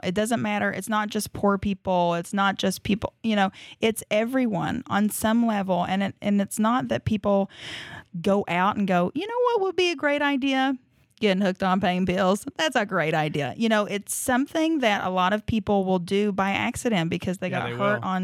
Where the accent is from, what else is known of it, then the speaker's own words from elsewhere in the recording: United States; I am coming from the West Virginia, Kentucky area, and it is just absolutely destroyed my little neck of the woods. I'm from the coal fields.